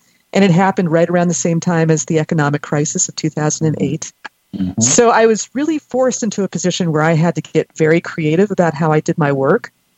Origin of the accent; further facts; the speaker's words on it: Pasadena, California, United States; I grew up in Pasadena.